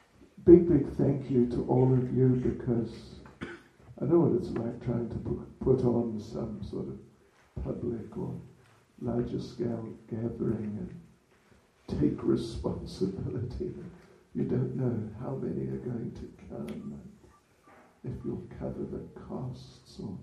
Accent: Moscow, Russia; English is a second language; Oh, incidentally, when I said we came from Moscow, don't worry, I can speak English. I could also speak in Russian, but only one person I think would understand.

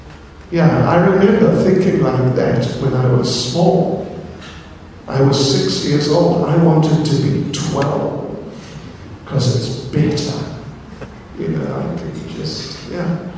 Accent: New Zealand; born there; You know, I was born in New Zealand.

